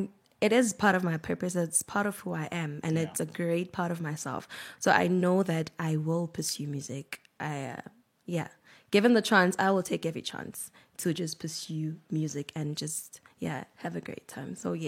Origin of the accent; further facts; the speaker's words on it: Port Elizabeth, Eastern Cape, South Africa; moved away as an adult; now in Johannesburg, South Africa; Mm-hmm. I am born and raised in Port Elizabeth, now known as Iqabega.